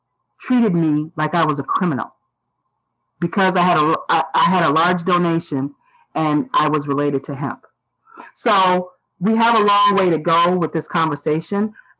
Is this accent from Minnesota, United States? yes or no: yes; Minnesota, United States; specifically in Minnesota, my hometown where I was born, my mom was born, my grandma was born, and my great grandma was born